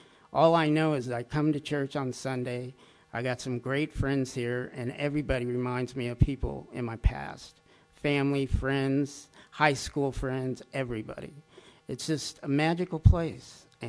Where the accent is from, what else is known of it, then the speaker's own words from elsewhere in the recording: Los Angeles, California, United States; also born or lived in Peru / Pennsylvania; now in Asheville, United States; was born in Peru, and … But my parents that adopted me at half a year flew me back to Pennsylvania, and we grew up in Los Angeles. And then when I lived in Arizona when I was 38, I came out to Asheville.